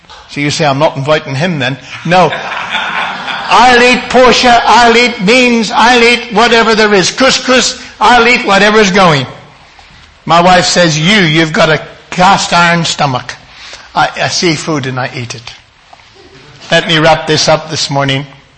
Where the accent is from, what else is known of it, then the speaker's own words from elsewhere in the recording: Ireland; When I was growing up in Ireland on the farm, a small farm, you know